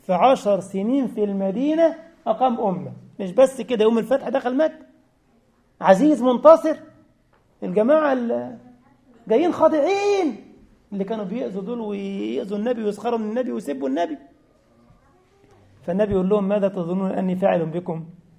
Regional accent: Egypt; عارفين فرعون ده جسمانه موجود عندنا في مصر

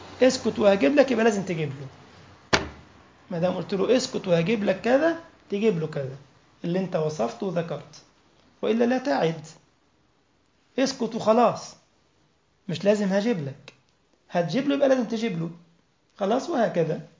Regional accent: Egypt; ده كان مغني عندنا في مصر

